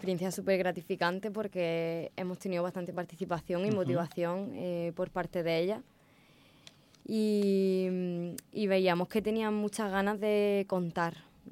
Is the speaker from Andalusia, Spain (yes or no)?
yes; Pechina, Andalusia, Spain; Yo soy de Almería, de Pechina.